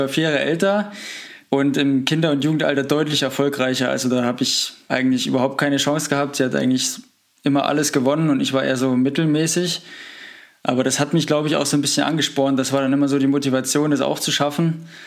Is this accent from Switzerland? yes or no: no; Frankenhain, Thuringia, Germany; Ich bin in Frankenhain aufgewachsen, unweit von Oberhof.